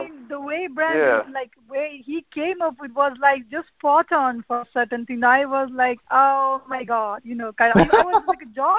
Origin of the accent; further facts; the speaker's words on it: India; born there; Besides, I was born in India